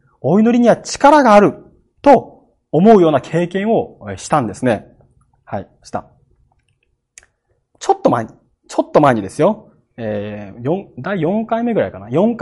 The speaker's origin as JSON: {"language": "Japanese", "region": "Kagoshima", "country": "Japan", "tie": "born there", "said": "鹿児島県で生まれたのはいいんです。"}